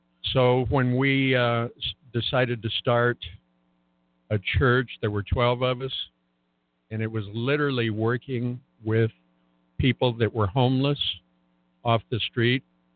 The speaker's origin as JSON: {"language": "English", "region": "New Mexico", "country": "United States", "tie": "born or raised there", "also_born_or_lived": "Ruidoso", "said": "Well, I'm a native New Mexican. I was born in 1950 in Ruidoso, New Mexico. We moved here 4 years later in 1954."}